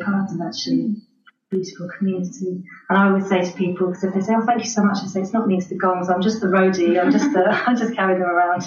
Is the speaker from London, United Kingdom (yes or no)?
yes; London, United Kingdom; So I'm originally from South London, so I've been called back to South London to do a Gong bath there